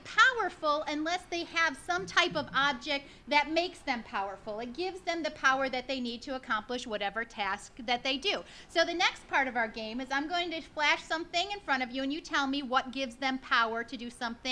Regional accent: Niagara Falls, New York, United States; who you might not know this little tidbit because I'm from Niagara Falls.

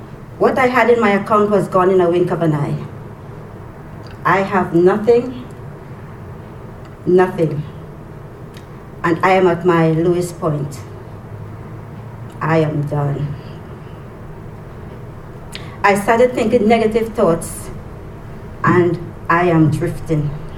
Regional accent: Trinidad & Tobago; I am from Trinidad and Tobago. As a kid, I grew up in Catholic faith.

